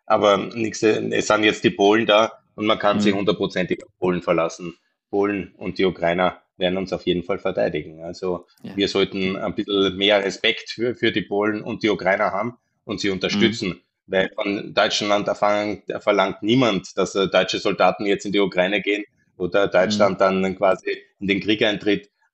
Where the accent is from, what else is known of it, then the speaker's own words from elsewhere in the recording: Linz, Upper Austria, Austria; ich bin in Linz aufgewachsen. Das war eine arme, kleine Industriestadt in Österreich in den 80ern.